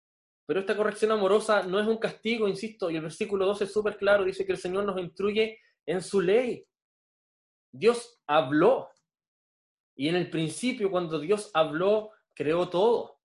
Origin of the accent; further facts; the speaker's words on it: Magallanes, Chile; como magallánicos, como chilenos, como habitantes de este mundo en el año 2020